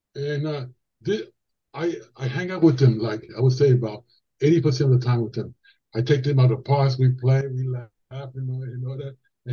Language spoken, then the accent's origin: English; New York City, New York, United States; Yeah, but I'm proud to say that I came from the Lower East Side. I love it. I go there a lot and all that.